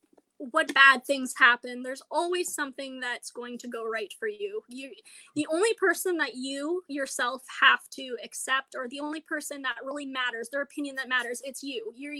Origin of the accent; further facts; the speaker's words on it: Canada; Just, as a Canadian, I can't comprehend it personally.